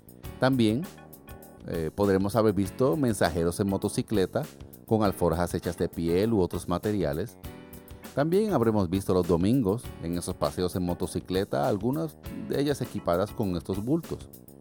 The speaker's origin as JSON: {"language": "Spanish", "country": "Puerto Rico", "said": "como por ejemplo en mi país, Puerto Rico."}